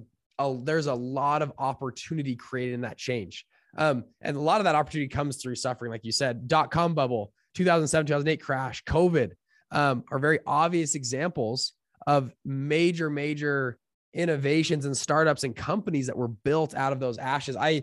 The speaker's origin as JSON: {"language": "English", "region": "Utah", "country": "United States", "tie": "born or raised there", "said": "So, I started out, I grew up in near Salt Lake City. I grew up in an average household, went to college."}